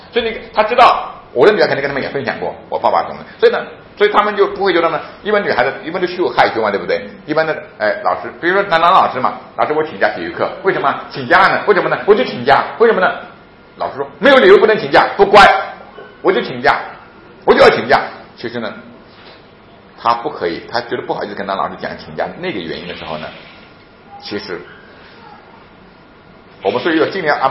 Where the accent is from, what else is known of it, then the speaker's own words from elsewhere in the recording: China; 我们中国人爸爸不敢跟孩子讲的